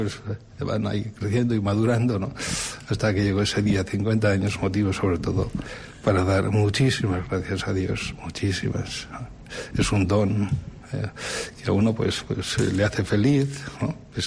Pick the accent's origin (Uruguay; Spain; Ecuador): Spain; Burgo de Osma, Castile and León; en la Catedral de Burgodesma, en mi pueblo, donde recibí el bautismo, la confirmación, donde hice monaguillo, donde crecí en la fe